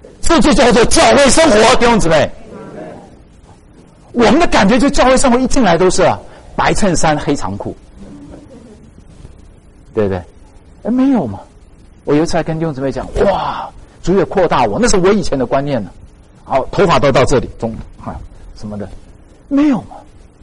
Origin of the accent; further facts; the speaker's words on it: China; 我们中国人都是握手哈